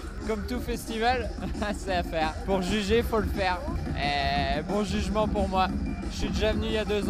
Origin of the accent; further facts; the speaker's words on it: Angers, Pays de la Loire, France